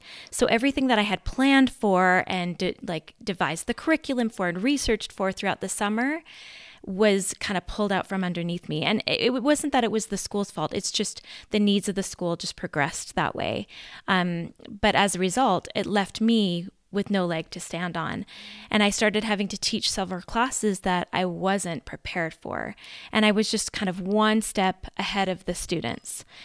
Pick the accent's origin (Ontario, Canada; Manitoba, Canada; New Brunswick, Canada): New Brunswick, Canada; moved away as an adult; now in Utah, United States; But I'm originally from Canada, from New Brunswick, Canada, just a little bit northeast of Maine. And I moved to Utah in 1999 after I got married.